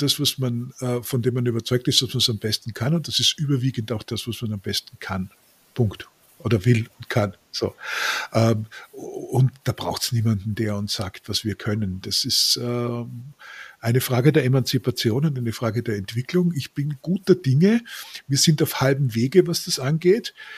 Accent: Austria; born there; ich bin geborener Österreicher

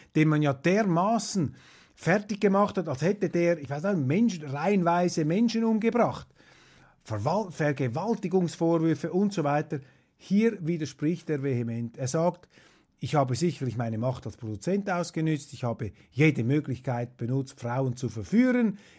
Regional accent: Switzerland; Wir sind Schweizer.

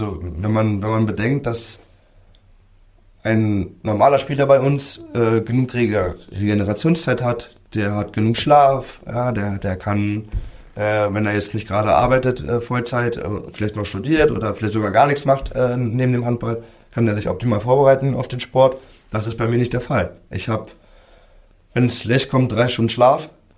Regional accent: Berlin, Germany; ich bin in Treptow-Köpenick aufgewachsen. Also um es genau zu sagen, zwischen Adlershof und Oberhof-Rudow.

